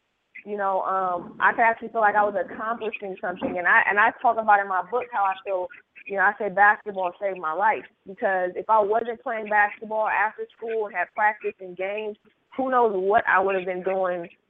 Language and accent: English; Oakland, California, United States; It pretty much talks about me growing up in Oakland, California